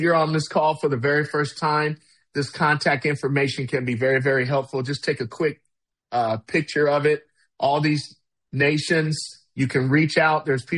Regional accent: California, United States; from California.

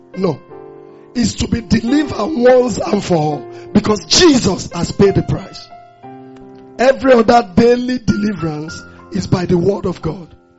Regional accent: Nigeria; we don't need visa, even as a Nigerian, to come to Cyprus in those days.

